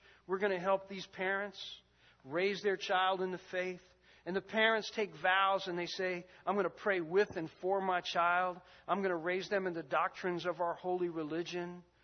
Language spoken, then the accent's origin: English; Newark, New Jersey, United States; She's from Newark, and I'm from Newark.